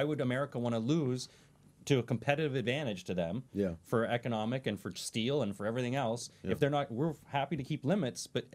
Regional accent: Canada; I remember as a Canadian

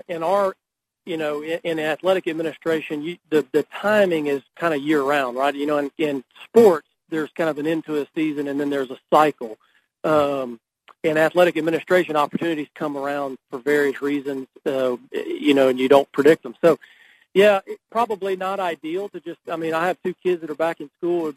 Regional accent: Louisiana, United States; I was born and raised in Louisiana. I played college football and threw the javelin at Northwestern State in Natchitoches, Louisiana, met my wife there

